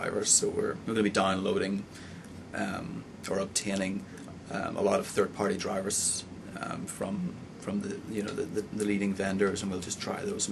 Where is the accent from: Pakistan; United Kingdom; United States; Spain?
United Kingdom; Belfast, Northern Ireland; I'm from Belfast and John's from Dublin.